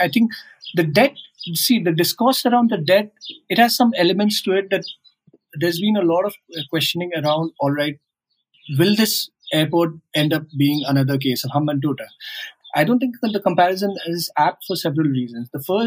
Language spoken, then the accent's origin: English; Pokhara, Gandaki Province, Nepal; so I'm from Pokhara. And in Pokhara, I don't think anyone doubts the airport existence, right?